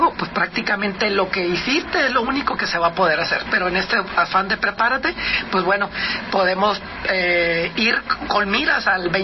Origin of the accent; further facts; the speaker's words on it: Mexico; Como mexicanos nos ayudaron un poquito